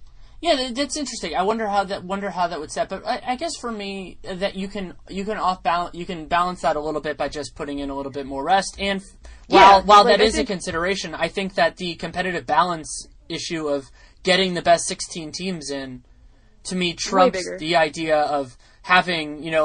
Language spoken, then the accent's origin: English; California, United States; And for me, as a Californian, it gets frustrating also because you hear all the talk about travel